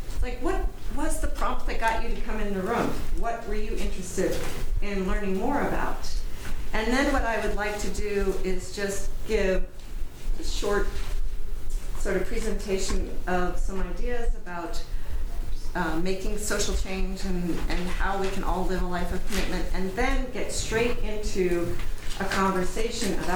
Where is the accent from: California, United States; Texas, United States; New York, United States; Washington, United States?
New York, United States; Because I grew up in New York. What can I say? I get talking fast, and I try hard not to.